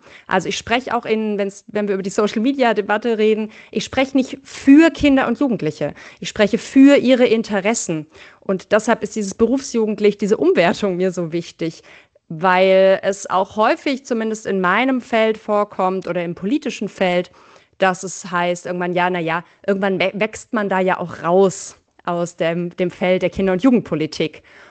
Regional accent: Baden-Württemberg, Germany; ich komme aus einem kleinen Ort im Schwarzwald

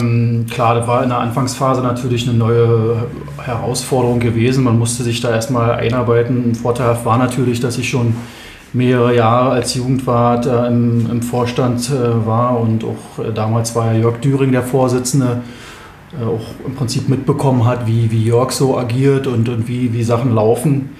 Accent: Berlin, Germany; now in Bernau, Germany; Und wir sind hier aus Berlin hergezogen mit meinen Eltern zusammen und hatte dann ein Hobby gesucht

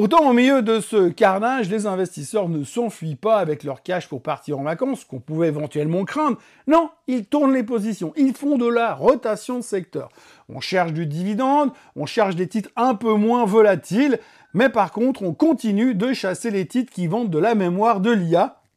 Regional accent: Geneva, Switzerland; En même temps, je suis Genevois, donc râler et Genevois, c'est un pléonasme.

